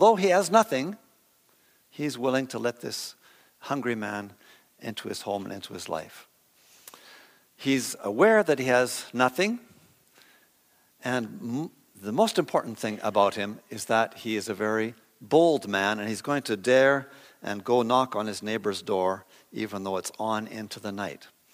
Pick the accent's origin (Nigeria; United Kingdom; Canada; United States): Canada; Saskatchewan; I grew up in Saskatchewan, and the thing I learned all through my youth was don't bother people, okay?